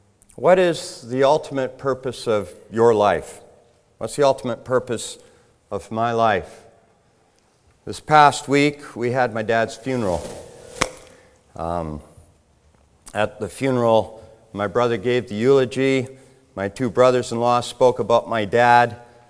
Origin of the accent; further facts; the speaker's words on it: Burnaby, British Columbia, Canada; also born or lived in New Brunswick; I'm from the area here. I grew up in Burnaby, and my wife was from Sumas Prairie. We got married. We lived here.